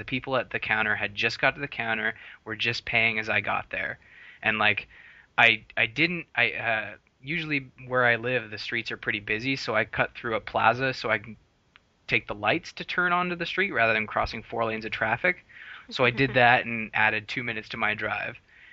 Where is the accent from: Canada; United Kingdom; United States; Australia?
Canada; me being Canadian, I'm like, oh yeah, eh, it's pretty cold out there